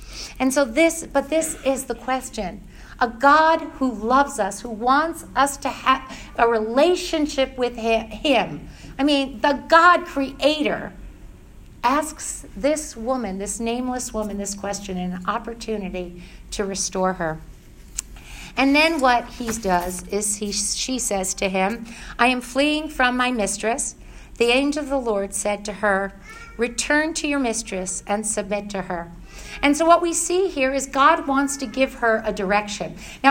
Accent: New York, United States; I always had the excuse, I'm Italian, I'm emotive, I'm from New York, you know, and that's just who I am.

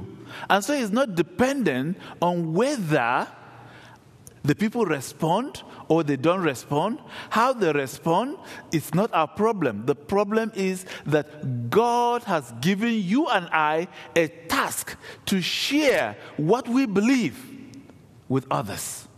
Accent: Nigeria; You see, the early missionaries, I'm from Nigeria, the early missionaries brought the gospel.

